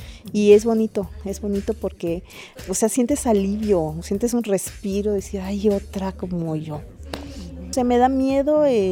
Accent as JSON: {"language": "Spanish", "town": "Mérida", "region": "Yucatán", "country": "Mexico", "said": "soy de Mérida, Yucatán, sí."}